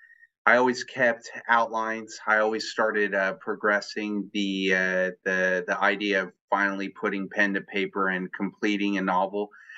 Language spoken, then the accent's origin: English; Dallas, Texas, United States; But Deep Ellum is where we spent a lot of time growing up in North Dallas. So Deep Ellum's the South Dallas. That's completely expanded, but that's where I grew up.